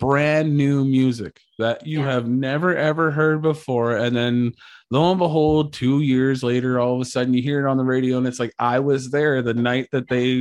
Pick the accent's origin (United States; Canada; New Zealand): Canada; Stirling, Ontario; So fun fact, you grew up in Stirling, Ontario. Shout out Stirling. I grew up in Stirling Township, Ontario.